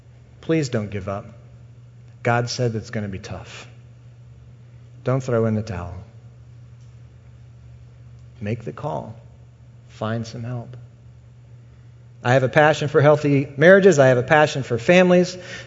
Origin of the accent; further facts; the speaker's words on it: Washington, District of Columbia, United States; I grew up in Washington, D.C., and we moved to Iowa in the fall, and we didn't know anybody.